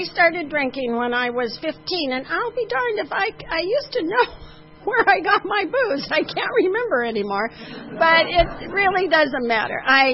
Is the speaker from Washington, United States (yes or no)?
no; Santa Monica, California, United States; I was born and raised in Santa Monica, so I'm native to the coast. I live inland now, and it's a culture shock, but it's sort of close.